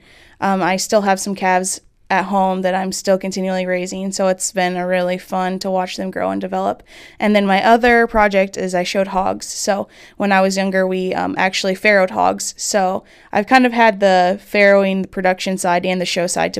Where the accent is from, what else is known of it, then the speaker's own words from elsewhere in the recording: Pella, Iowa, United States; also born or lived in Adair; I grew up in actually Pella, Iowa, and I attended school there till I was a sophomore in high school. We then moved to Adair, and I finished and graduated high school from Adair Casey